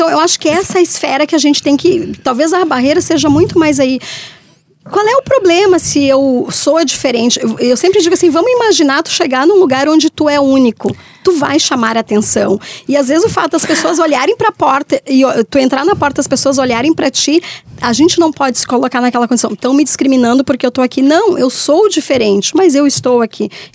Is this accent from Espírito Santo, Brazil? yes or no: no; São Sebastião do Caí, Rio Grande do Sul, Brazil; E me criei numa cidade também de origem alemã, me criei em São Sebastião do Caí e frequentava todos os lugares com todo mundo. E de família pobre